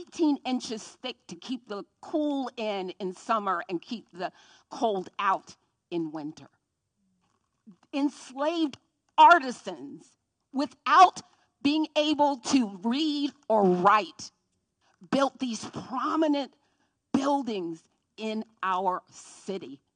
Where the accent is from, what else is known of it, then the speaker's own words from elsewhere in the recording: Cincinnati, Ohio, United States; now in Austin, United States; There was an enslaved woman from my hometown, Cincinnati